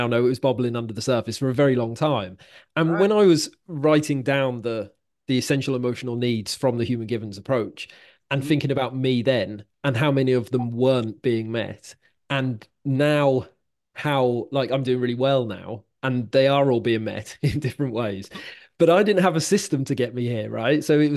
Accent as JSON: {"language": "English", "region": "Wales", "country": "United Kingdom", "lives_now": "Liverpool, United Kingdom", "said": "I live near Liverpool now. I'm originally from Wales, so I'd moved here because I'd met my wife."}